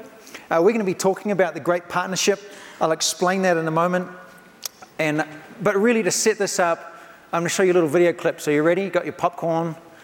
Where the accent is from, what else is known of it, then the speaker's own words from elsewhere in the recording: New Zealand; now in Redding, United States; from New Zealand. The last 10 years I've been in Redding, California with Bethel Church.